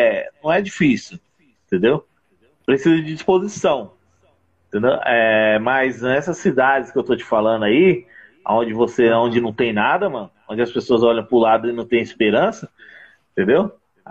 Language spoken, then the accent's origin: Portuguese; São Paulo, Brazil; Eu sou de São Paulo.